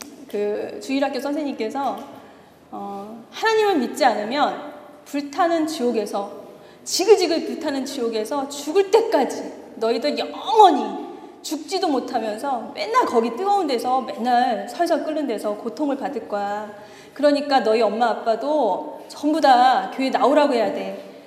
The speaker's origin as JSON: {"language": "Korean", "town": "Suwon", "region": "Gyeonggi Province", "country": "South Korea", "tie": "born or raised there", "said": "제가 태어난 곳은 경기도 수원이었고 수원에서도 역전에 있었어요."}